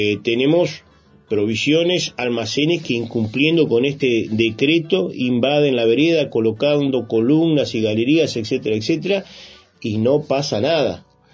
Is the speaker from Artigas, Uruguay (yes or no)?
yes; Artigas, Uruguay; nos duele como artiguenses, nos duele como uruguayos